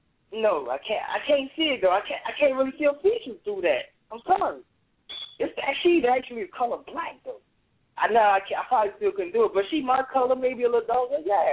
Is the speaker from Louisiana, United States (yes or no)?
yes; New Orleans, Louisiana, United States; Well, when I'm from New Orleans, so basically that's what I've seen a lot.